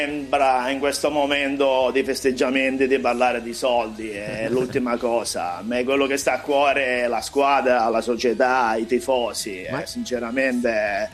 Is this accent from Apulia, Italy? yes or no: yes; Lecce, Apulia, Italy; io sono salentino, sono di Lecce